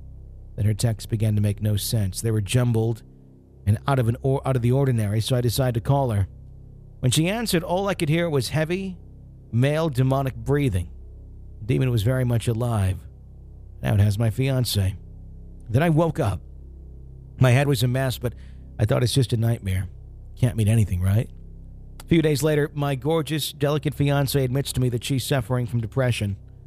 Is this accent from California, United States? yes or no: no; Birmingham, Alabama, United States; I'm from the Birmingham area and moved to this apartment complex in an English village in mid-August of this year.